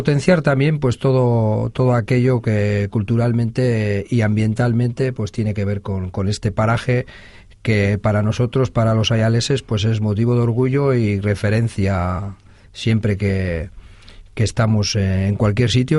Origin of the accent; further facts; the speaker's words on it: Amurrio, Basque Country, Spain; born there; yo además precisamente nací allí en Amurrio y qué te voy a decir